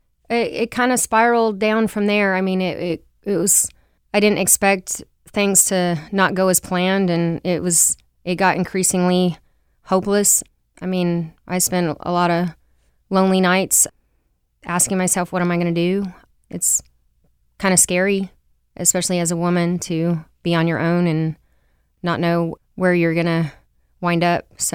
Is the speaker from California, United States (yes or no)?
no; Oklahoma, United States; moved away as an adult; now in Seattle, United States; Well, I'm from Oklahoma. I drove here from Oklahoma, and I came here just seeking an opportunity to make some money.